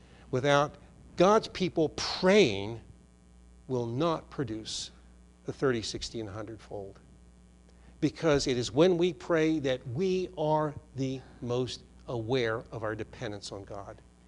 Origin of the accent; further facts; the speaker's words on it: Herndon, Virginia, United States; We had a garden in my hometown, Herndon, Virginia, when I was growing up.